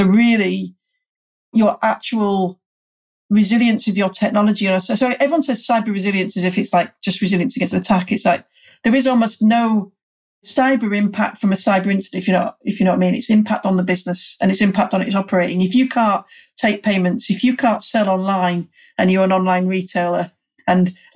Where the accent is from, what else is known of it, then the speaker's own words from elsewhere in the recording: United Kingdom; obviously I'm British and I say data, not data